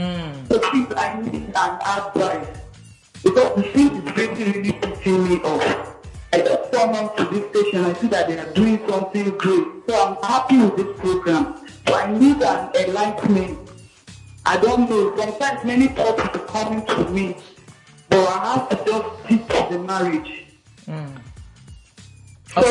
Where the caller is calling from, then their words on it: Kano, Nigeria; Yeah, I'm calling from Kano State.